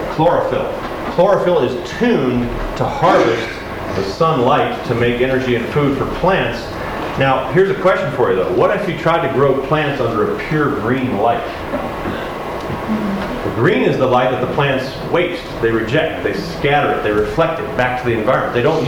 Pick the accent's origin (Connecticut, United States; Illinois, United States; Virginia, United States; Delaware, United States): Virginia, United States; now in California, United States; I come from Virginia, and I miss the fall colors. We do get them in California